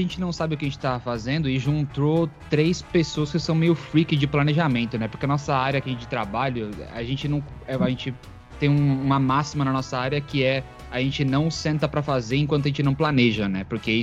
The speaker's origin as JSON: {"language": "Portuguese", "region": "São Paulo", "country": "Brazil", "tie": "born or raised there", "said": "mas eu só realmente fui nascido em São Paulo. Fiquei no interior de São Paulo até meus 24, 25 anos por aí, quando eu também mudei pra capital. E fiquei morando na região metropolitana de São Paulo. Fiquei morando na Quebrada, tá ligado? De Itaquera"}